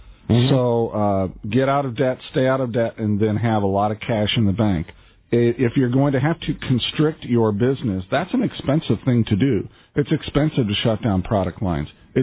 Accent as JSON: {"language": "English", "town": "Maple Grove", "region": "Minnesota", "country": "United States", "tie": "born or raised there", "said": "I know here in my hometown of Maple Grove, Minnesota, there are a number of people who are homeless"}